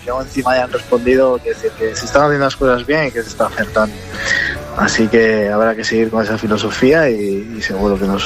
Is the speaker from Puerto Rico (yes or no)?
no; Pontevedra, Galicia, Spain; No, soy de Pontevedra.